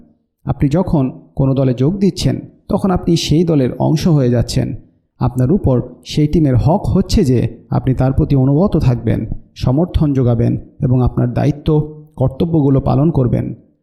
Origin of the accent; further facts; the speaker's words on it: United States; যদিও আমি আমেরিকাতেই বড় হয়েছি।